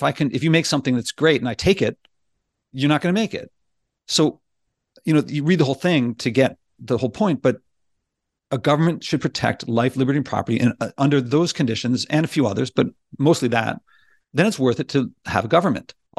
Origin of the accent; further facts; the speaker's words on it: Philadelphia, Pennsylvania, United States; And it's starting with a few people in America, actually pretty close to where I grew up in Philadelphia.